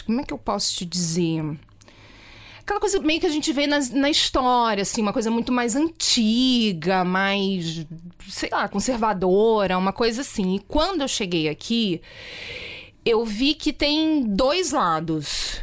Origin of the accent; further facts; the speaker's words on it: Rio de Janeiro, Brazil; also born or lived in South Brazil / Northeast Brazil; now in Portugal; eu sou nascida no Rio de Janeiro, sou carioca, mas antes de vir para Portugal eu morei no sul do Brasil e morei no Nordeste. Então, eu morei em três regiões muito distintas do Brasil.